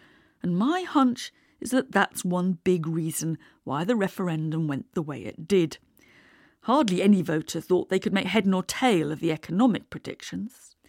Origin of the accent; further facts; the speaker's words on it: England, United Kingdom; whereas back in the 1980s, I would have introduced myself as a British academic, maybe even an English one, I now also think of myself and call myself European.